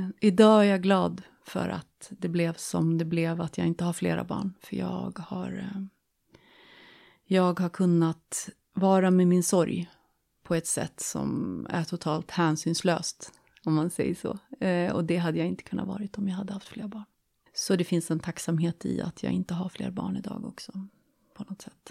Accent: Jämtland County, Sweden; now in Stockholm, Sweden; Jag är 50 år. Jag kommer från Jämtland. Flyttade ner till Stockholm i början på 90-talet.

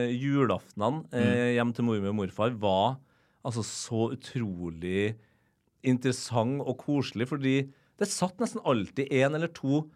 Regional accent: Trondheim, Trøndelag, Norway; Jeg vokste opp på Mål studentby, mm. Så, sammen med min mor, mm. I en pitteliten studentleilighet der.

